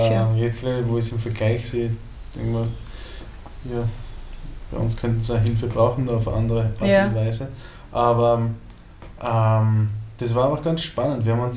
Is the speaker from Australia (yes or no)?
no; Mariazell, Styria, Austria; now in Tanzania; bin ursprünglich aus Österreich, aus der Steiermark, aufgewachsen in Mariazell. Das ist der nördlichste Punkt von der Steiermark. Und bin jetzt seit knapp einem Jahr auf Sansibar.